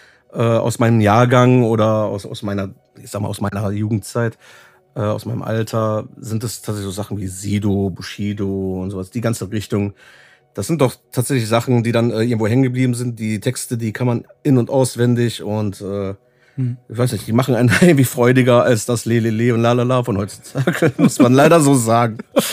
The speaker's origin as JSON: {"language": "German", "town": "Duisburg", "region": "North Rhine-Westphalia", "country": "Germany", "said": "ich komme aus Duisburg, bin 35 Jahre alt"}